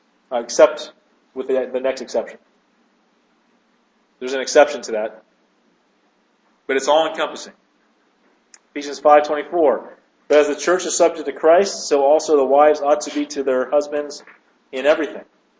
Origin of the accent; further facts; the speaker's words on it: United States; Now, as an American, right, in our culture, who do we give respect to?